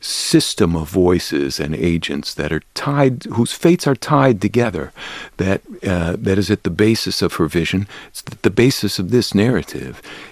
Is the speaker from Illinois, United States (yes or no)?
yes; Chicago, Illinois, United States; moved away; also born or lived in Boston; I was born in Chicago and grew up there before moving abroad, and I came back to Illinois to finish school. I then moved to Boston and worked for many years there.